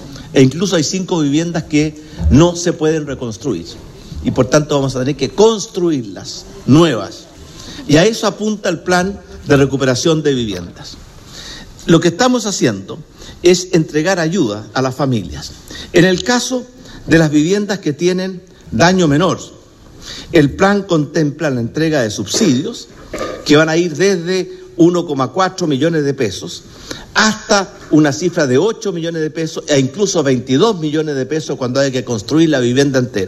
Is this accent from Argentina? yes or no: no; Chile; Yo tengo grabado en la cabeza, como muchos chilenos